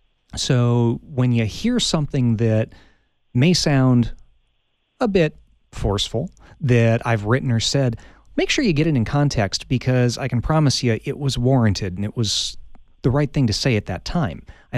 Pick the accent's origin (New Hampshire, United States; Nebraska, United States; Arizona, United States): Arizona, United States; Green Valley; Well, I'm very much a desert rat, native to the area, born and raised in Green Valley, and went to the U